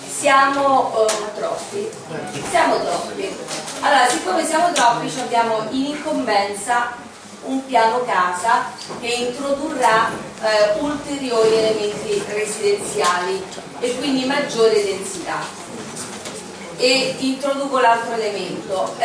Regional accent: Naples, Campania, Italy; io vengo da Napoli, ci sono sempre stata, ho sempre abitato lì

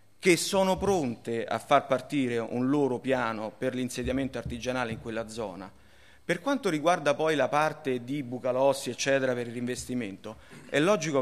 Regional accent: Rome, Lazio, Italy; io sono di Casalotti

